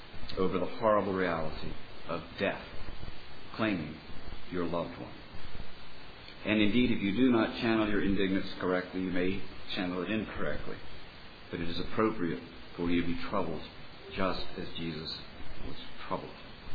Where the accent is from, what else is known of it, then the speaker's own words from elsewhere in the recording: Richmond, Virginia, United States; And I knew as a Southerner reared in Richmond that men are not supposed to express their emotion, and that if they do, they are to apologize.